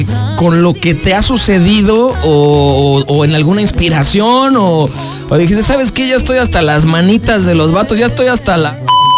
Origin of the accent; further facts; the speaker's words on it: Querétaro, Mexico; yo soy de Sinalomas de Casablanca. Es una colonia de aquí de Querétaro, pero una vez fui a Sinaloa y ya creo que soy de allá.